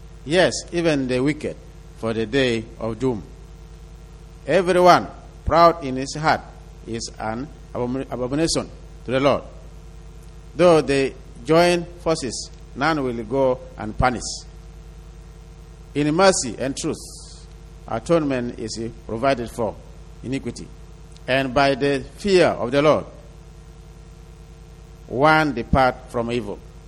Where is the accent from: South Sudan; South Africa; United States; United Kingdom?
South Sudan; English is a second language; We came, we are 8 leaders from South Sudan.